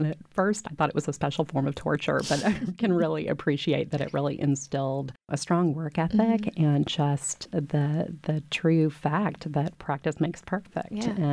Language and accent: English; Waco, Texas, United States; I grew up here in Waco from preschool through high school and am just delighted to be back.